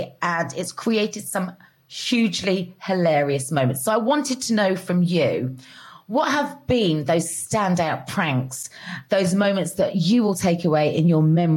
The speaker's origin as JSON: {"language": "English", "town": "Cheltenham", "region": "South West England", "country": "United Kingdom", "said": "I'm from Cheltenham."}